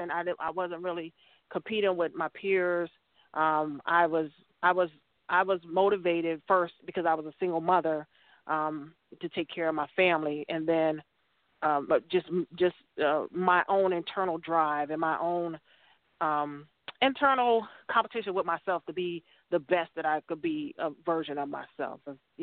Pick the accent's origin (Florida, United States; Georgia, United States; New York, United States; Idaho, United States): New York, United States; But like I said, I'm from New York. I got a big mouth